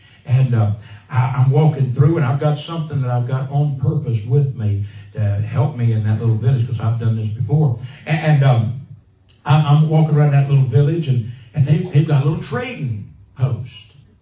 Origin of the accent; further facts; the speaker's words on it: United States; this is American peanut butter. I'm American.